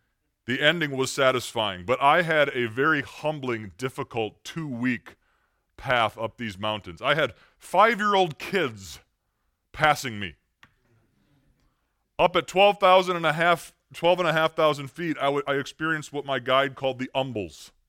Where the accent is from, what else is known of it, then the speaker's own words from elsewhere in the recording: Minnesota, United States; I'm from Minnesota, so mountains were new to me.